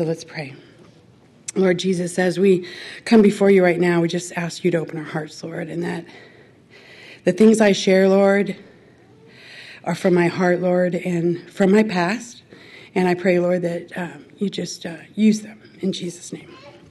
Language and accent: English; San Francisco, California, United States; born there; I was born in 1957 in San Francisco